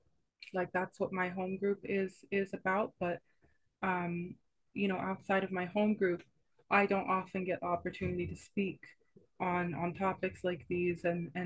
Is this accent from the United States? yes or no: yes; Los Angeles, California, United States; now in Cork, Ireland; I'm from Los Angeles originally, actually, so hence the accent.